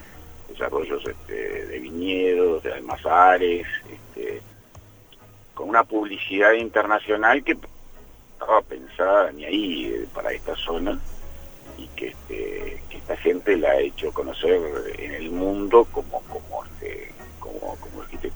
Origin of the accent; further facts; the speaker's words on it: Montevideo, Uruguay; born there; Nacimos en Montevideo, pero la vinculación con el Este para nuestra familia ha sido permanente.